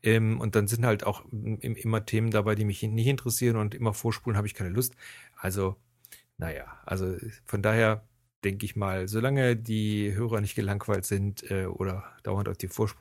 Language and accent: German; Rhineland, Germany; also als Rheinländer würde ich ja dann sowieso 2011 sagen.